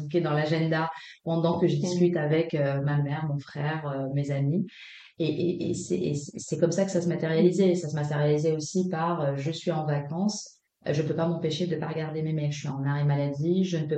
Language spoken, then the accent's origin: French; Casablanca, Casablanca-Settat, Morocco; moved away as an adult; now in France; je suis marocaine et française. J'ai passé les premières 20 années de ma vie à Casablanca et je suis arrivée en France pour mes études. Mmh. Je suis restée depuis.